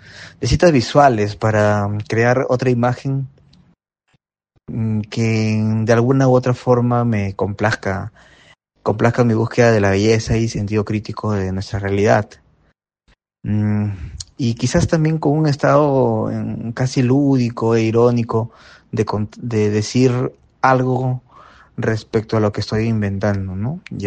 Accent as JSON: {"language": "Spanish", "country": "Peru", "said": "Por ahora tengo mi individual en mi país, ¿no? Que es con la galería que me representa, que me han acogido en esta feria, que se llama La Galería La Galería, en San Isidro"}